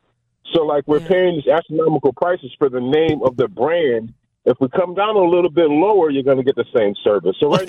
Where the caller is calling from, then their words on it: Rochester, New York, United States; Rochester, New York.